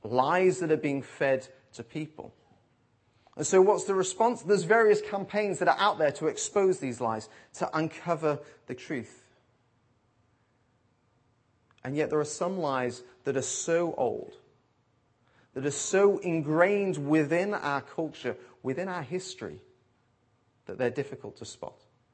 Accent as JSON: {"language": "English", "country": "United Kingdom", "said": "And of course, being British"}